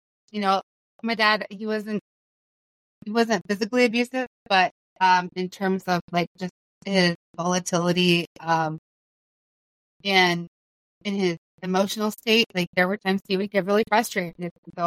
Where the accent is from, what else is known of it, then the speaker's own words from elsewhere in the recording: Idaho Falls, Idaho, United States; But yeah, I grew up here in Idaho Falls.